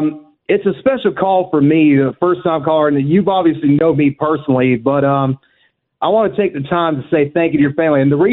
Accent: Wingate, North Carolina, United States; going to be retiring after 36 years of service as a professor at Wingate University, my alma mater, in my hometown.

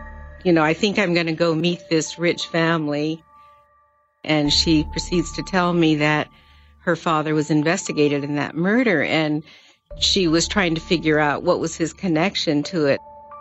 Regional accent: San Francisco, California, United States; born there; I knew I was born in San Francisco.

